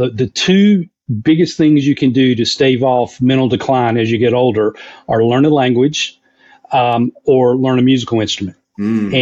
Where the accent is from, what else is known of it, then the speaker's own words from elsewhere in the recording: North Carolina, United States; I'm from Western North Carolina, and I have grown up loving bluegrass music.